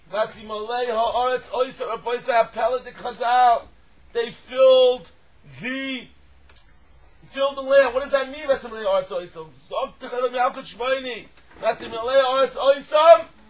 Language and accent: English; United States; I'm an American Jew. I'm very faithful to my patriotic. I have the American flag outside my house.